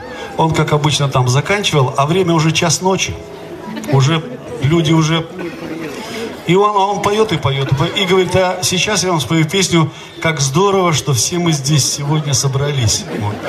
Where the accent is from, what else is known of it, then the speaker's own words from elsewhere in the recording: Chelyabinsk, Chelyabinsk Oblast, Russia; now in Moscow, Russia; Конечно, я сам-то не с Москвы, сам-то. Сам-то я из Челябинска, и, конечно, никогда не мог себе представить, что буду жить в Москве